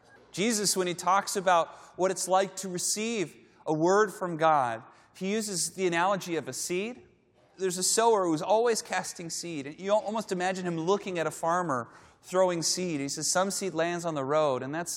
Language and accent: English; California, United States; Growing up in California, I remember we planted a little avocado tree in our backyard